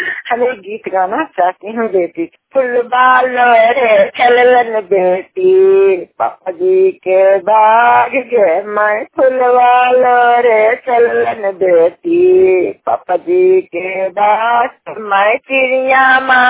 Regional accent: Hilsa, Bihar, India; छठी मौसी यहाँ रहे थाना हिरसा जिला नालंदा के निवासी हूँ।

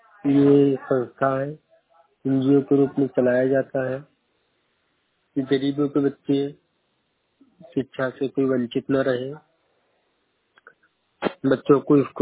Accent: Shravasti, Uttar Pradesh, India; मैं श्रावस्ती से हूँ

